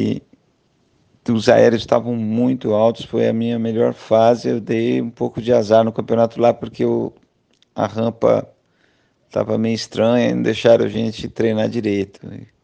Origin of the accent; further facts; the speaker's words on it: Brazil; Voltei porque o Brasil é a minha terra, é a minha família, eu tenho que estar perto, minha raiz.